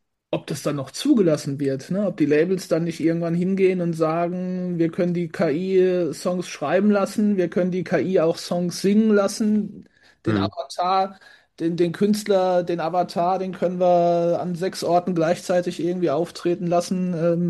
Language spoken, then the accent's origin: German; Frankenthal, Rhineland-Palatinate, Germany; Und ich komme aus Frankenthal, ich wohne hier auch immer noch